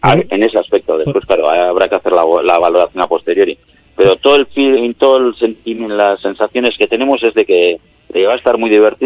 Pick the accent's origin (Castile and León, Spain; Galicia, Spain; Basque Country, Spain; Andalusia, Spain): Basque Country, Spain; Bilbao; now in Gipuzkoa, Spain; todo el mundo sabe que soy de Bilbao.